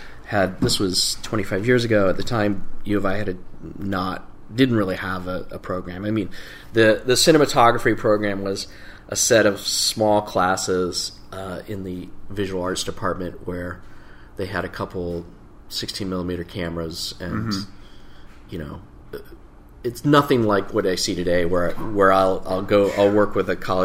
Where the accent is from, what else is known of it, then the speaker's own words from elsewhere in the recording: Morton, Illinois, United States; also born or lived in Kansas City; Grew up in a little town from like age five on. Grew up in a little town in Peoria called Morton, Illinois.